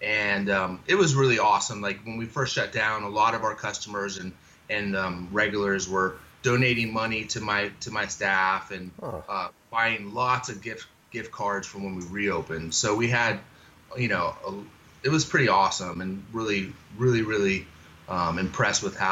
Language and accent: English; Alexandria, Virginia, United States; also born or lived in California / Georgia; Yeah, I grew up in Virginia. That's where I was born. I was born in Alexandria and then moved to California when I was about 2 and lived in San Jose, Santa Clara until I was 11.